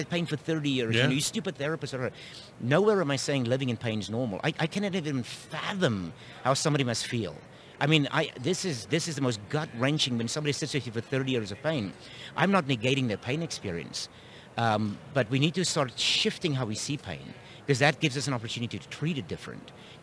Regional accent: South Africa; I'm from South Africa, and people ask me every weekend

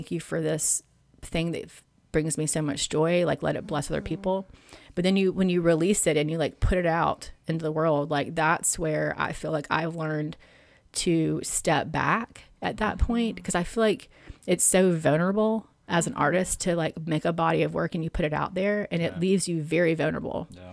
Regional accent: Charleston, South Carolina, United States; maybe it's from growing up in Charleston

